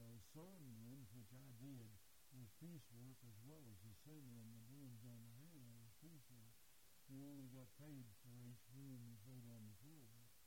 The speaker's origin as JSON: {"language": "English", "town": "Charleston", "country": "United States", "tie": "born there", "said": "I was born here in Charleston over in South Park to be specific, January 27, 1929."}